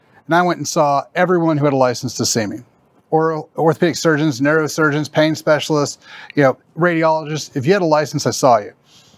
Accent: Oklahoma, United States; So I grew up in Oklahoma.

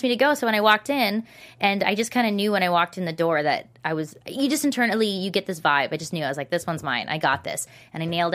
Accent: Canada; No, I'm from Canada.

